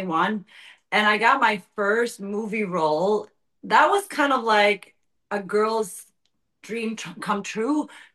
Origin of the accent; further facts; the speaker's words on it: Sweden; because it's my home country also, It feels very special to be back home again